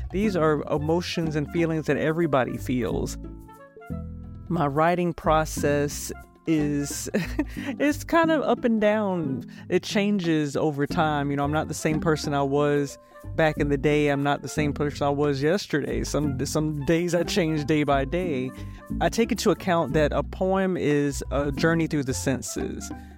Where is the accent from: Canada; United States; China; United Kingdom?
United States; Augusta, Georgia; now in Atlanta, United States; I chose to call Atlanta my home because I'm originally from Augusta, Georgia. That's about 2 hours down I-20.